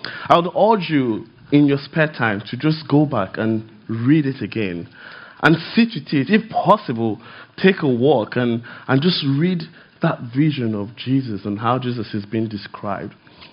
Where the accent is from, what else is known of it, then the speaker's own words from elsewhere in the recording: Nigeria; I'm Nigerian, that's what we do.